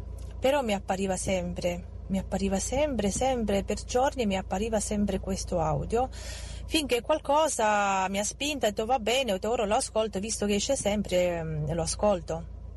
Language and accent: Italian; Arad, Arad County, Romania; now in Italy